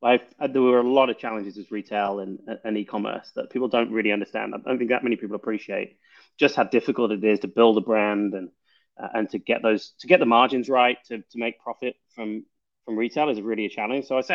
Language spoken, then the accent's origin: English; Birmingham, West Midlands, United Kingdom; I came from England, as some of you might tell. I was a pretty standard upbringing in Birmingham in the middle of England.